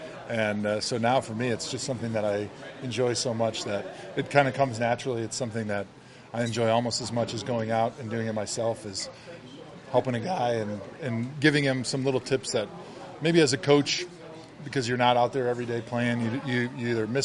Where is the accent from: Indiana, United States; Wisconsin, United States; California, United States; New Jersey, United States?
Wisconsin, United States; growing up in Wisconsin, Brett Favre was kind of one of my childhood idols